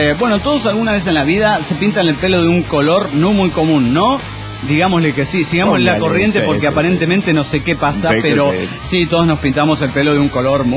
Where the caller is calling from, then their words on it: Playa del Carmen, Quintana Roo, Mexico; de Playa del Carmen, México.